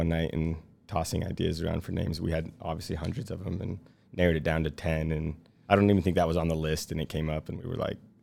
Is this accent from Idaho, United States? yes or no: yes; Star, Idaho, United States; But I grew up in Star.